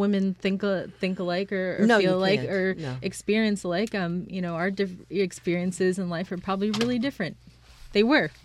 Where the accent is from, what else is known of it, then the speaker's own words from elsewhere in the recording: India; born there; moved away; I'm a naturalized citizen. I'm adopted. I came from another country. I was born in India.